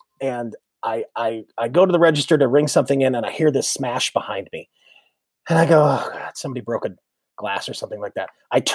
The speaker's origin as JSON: {"language": "English", "town": "Detroit", "region": "Michigan", "country": "United States", "tie": "born or raised there", "said": "So yeah, we have Chicago family that I grew up in Detroit, but most of my dad's side of the family's from Chicago."}